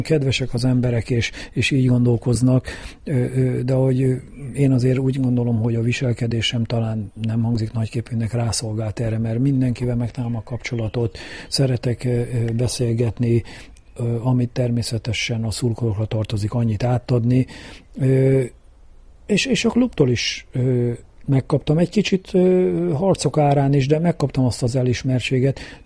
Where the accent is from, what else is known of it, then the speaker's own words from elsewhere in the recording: Kecskemét, Bács-Kiskun, Hungary; a kecskeméti lakosokra, nem csak azért, mert itt születtem ugye a városközpontban, itt nőttem fel a egyik városrészben, ugye a Széchenyi városba